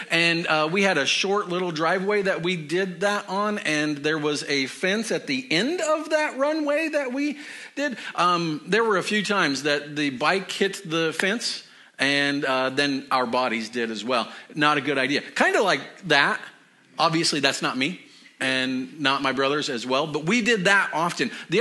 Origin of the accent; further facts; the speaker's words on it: Colorado, United States; And growing up in Colorado, the sun shines like 300 days of the year.